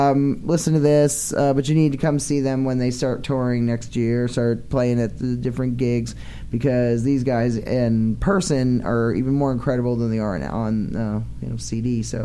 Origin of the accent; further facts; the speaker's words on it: New England, United States; We're from New England, and we're gonna fuck with you, Mark.